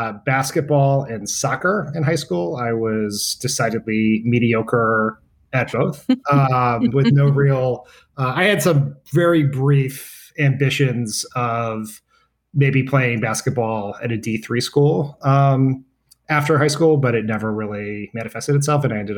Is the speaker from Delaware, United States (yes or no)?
yes; Wilmington, Delaware, United States; also born or lived in Brazil / Japan; So I was born in Wilmington. I lived there until I was five. Then we moved to Brazil. My dad worked for a company that sent him overseas. So we were in Brazil for 3 years, home to Delaware for a few years, back to Japan, then to Japan, and then back to Delaware for high school.